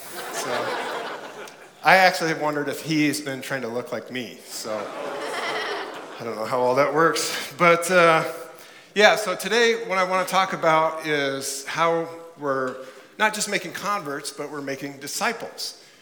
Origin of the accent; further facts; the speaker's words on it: El Paso, Texas, United States; and I'm from El Paso